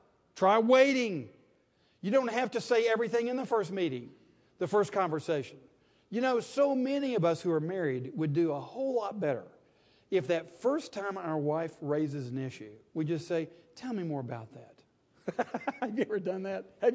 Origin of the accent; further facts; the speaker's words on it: Athens, Tennessee, United States; There's a family in the town I grew up in East Tennessee, Athens, Tennessee.